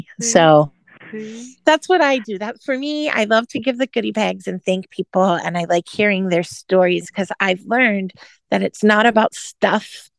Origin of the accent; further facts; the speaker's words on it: California, United States; also born or lived in Indiana; now that I live in Florida, and because I grew up in California and life was in California, and then I lived in Indiana and it would be snowing.